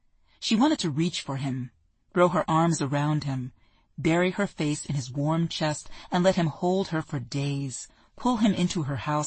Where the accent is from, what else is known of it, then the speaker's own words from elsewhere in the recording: California, United States; I grew up right here in the Bay Area, though I live far away now.